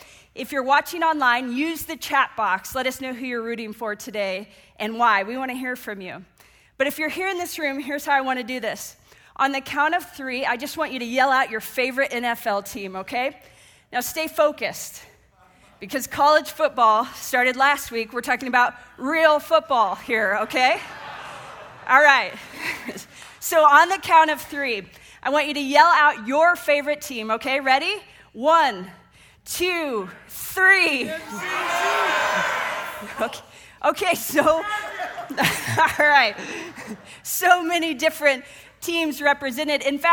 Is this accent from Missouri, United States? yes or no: yes; Kansas City, Missouri, United States; I'm from Kansas City, and I have a dad and a brother, and we are diehard, passionate fans.